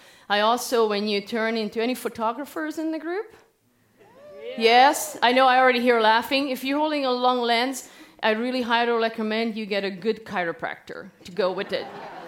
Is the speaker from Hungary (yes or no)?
yes; Hungary; English is a second language; moved away as an adult; I am from Hungary. I wasn't born here. I moved here after college at 23, started learning English somewhere at 22. So English is not my first language.